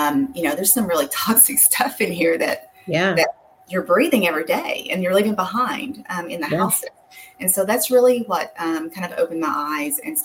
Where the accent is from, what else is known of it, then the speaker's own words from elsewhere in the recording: Georgia, United States; now in Niceville, United States; I grew up in North Georgia. You might just have a little bit of an accent when I say that. But I've been here since 2006.